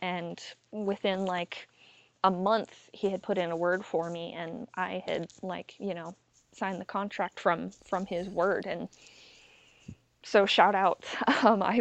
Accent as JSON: {"language": "English", "region": "Washington", "country": "United States", "said": "So I'm from Washington, and there was this disc golf course"}